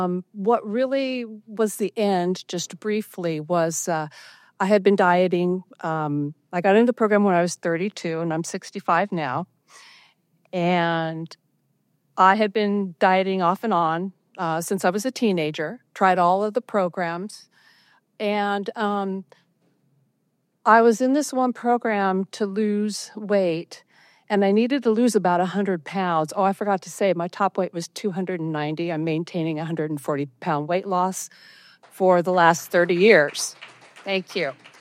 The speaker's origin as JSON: {"language": "English", "town": "Gresham", "region": "Oregon", "country": "United States", "said": "I am from Gresham, Oregon."}